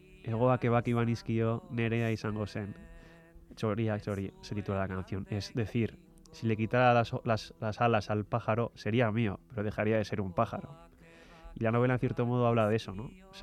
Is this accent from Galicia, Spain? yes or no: no; Basque Country, Spain; propia de mi tierra, de Euskadi, del País Vasco.